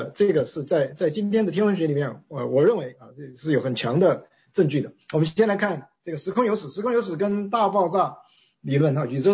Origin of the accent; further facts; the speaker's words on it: China; 我们大部分的这个我们中国人